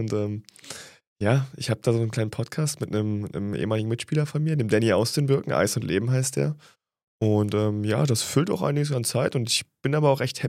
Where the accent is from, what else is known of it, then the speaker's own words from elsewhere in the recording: Weißwasser, Saxony, Germany; also born or lived in Bad Muskau / Dresden; now in Bietigheim, Germany; Ich bin ursprünglich aus dem tiefsten Osten, polnische Grenze, bin geboren in Bad Muskau, komme eigentlich aus der Nähe, aus Weißwasser und ja, bin dann über eine größere Station mittlerweile in Bietigheim gelandet. Ich war lange in Dresden und jetzt bin ich hier in Bietigheim